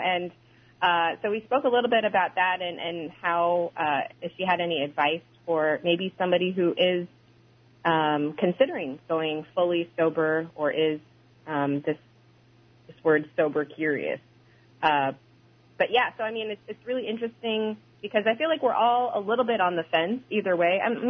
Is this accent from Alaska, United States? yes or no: yes; Utqiagvik, Alaska, United States; So Janae is also from my hometown, Utqiagvik. We kind of grew up a little bit together.